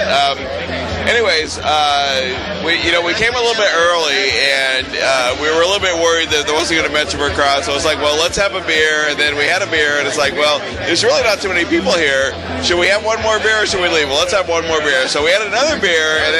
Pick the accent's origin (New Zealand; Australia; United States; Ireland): Ireland; See, I'm Irish, and Maynard is Irish by injection.